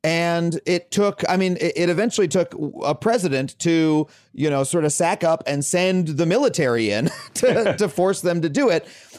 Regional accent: Wading River, New York, United States; I grew up in a town called Wading River, way out east.

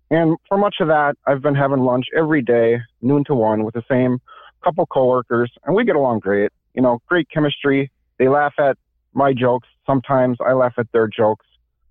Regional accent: Minnesota, United States; Yeah, I'm from Minnesota.

